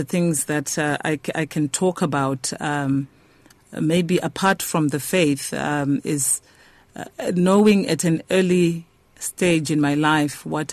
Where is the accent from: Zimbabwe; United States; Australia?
Zimbabwe; now in South Africa; I grew up in Zimbabwe.